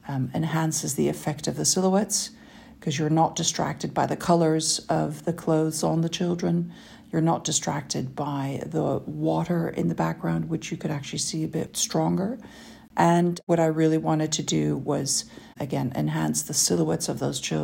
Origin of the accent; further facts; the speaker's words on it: Amsterdam, North Holland, Netherlands; it was taken on a trip from Amsterdam, my hometown, to England to visit my siblings.